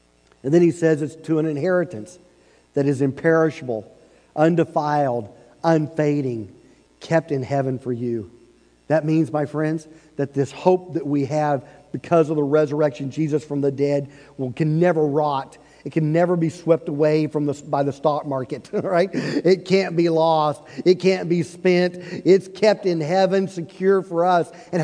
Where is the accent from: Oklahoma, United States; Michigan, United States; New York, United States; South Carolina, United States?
Oklahoma, United States; Oklahoma City; born there; Or because I was born in the Baptist hospital in Oklahoma City, Oklahoma.